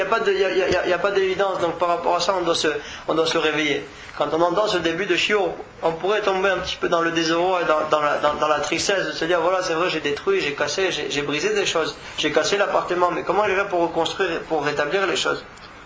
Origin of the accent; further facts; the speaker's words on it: Paris, Île-de-France, France; Je sais pas, vous devez venir de Paris souvent, je viens de Paris, les gars.